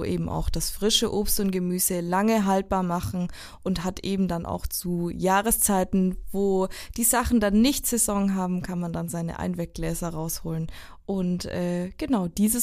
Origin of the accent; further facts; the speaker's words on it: Bavaria, Germany; was auch viel bei uns in Franken angebaut wird, sind Beeren